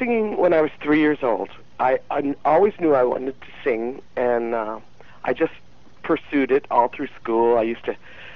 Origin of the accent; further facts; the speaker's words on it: Illinois, United States; and I was raised in Illinois, and I went to Chicago